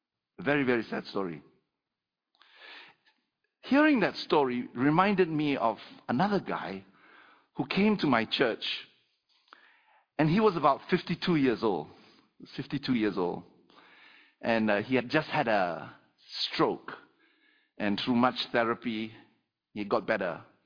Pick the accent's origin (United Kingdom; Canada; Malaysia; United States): Malaysia; I come from Malaysia, in which the spiritual realm is quite real.